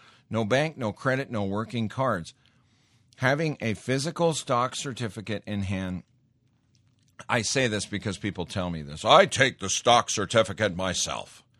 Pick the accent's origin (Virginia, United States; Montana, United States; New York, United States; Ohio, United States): Montana, United States; I grew up in Montana. I've seen poachers.